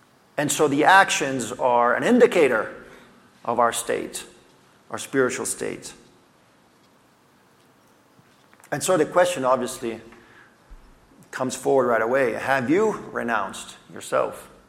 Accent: Italy; I grew up in Italy as a missionary kid

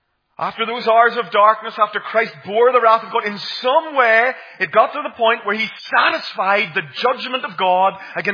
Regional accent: Armagh, Northern Ireland, United Kingdom; And I'm from Armagh

